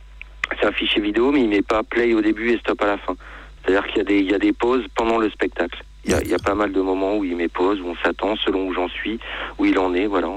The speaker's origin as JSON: {"language": "French", "region": "Auvergne-Rhône-Alpes", "country": "France", "said": "Nous, on vient de la Drôme."}